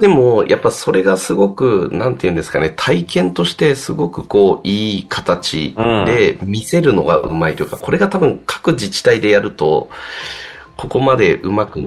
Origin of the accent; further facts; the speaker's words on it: Tochigi, Japan; now in Tokyo, Japan; 栃木出身なので、田舎でまあ育って、で、都内に出てきてるんですけど